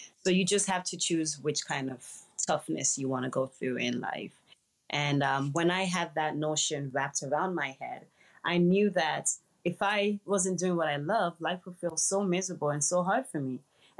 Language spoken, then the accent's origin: English; Nigeria; despite the fact that I'm Nigerian, I still had a lot to adjust culturally.